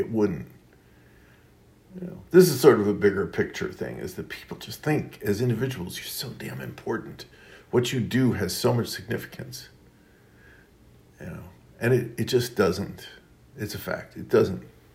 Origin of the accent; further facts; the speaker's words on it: Queens, New York, United States; also born or lived in Brooklyn; So even though my Wikipedia page says Brooklyn, I was born in Brooklyn. Doesn't matter. I'm from Queens.